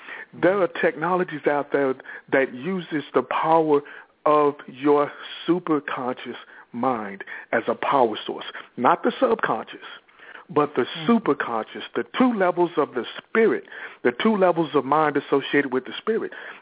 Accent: Houston, Texas, United States; I'm from Houston, Texas.

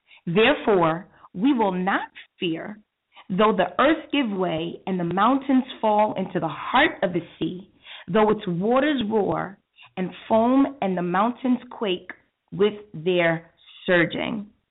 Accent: New York City, New York, United States; You know, I came from New York City where we were extremely busy all the time.

